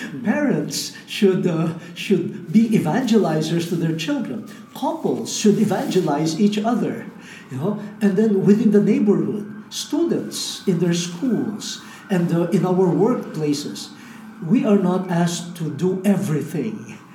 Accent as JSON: {"language": "English", "country": "Philippines", "said": "But please pardon me if I speak as a Filipino from Asia. That's the world that I know."}